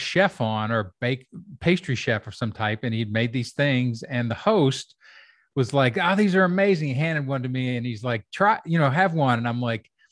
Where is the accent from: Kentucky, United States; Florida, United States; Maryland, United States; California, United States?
Kentucky, United States; where I grew up in Kentucky and hardcore suburban, you know, open a box plus Kentucky farm, you know, mentality